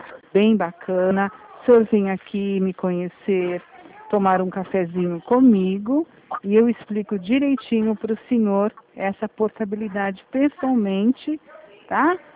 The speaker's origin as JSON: {"language": "Portuguese", "town": "Rio Claro", "region": "São Paulo", "country": "Brazil", "said": "Sou de Rio Claro."}